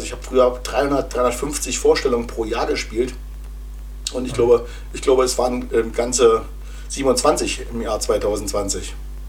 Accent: Germany; ich bin ja noch in der DDR groß geworden

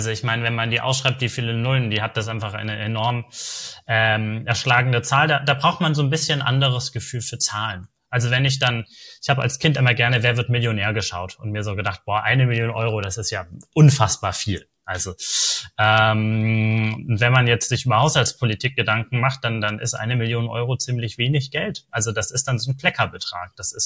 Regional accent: Bremen, Germany; wenn ich in meiner Heimatstadt Bremen ein Projekt gegen Antirassismus organisieren wollte

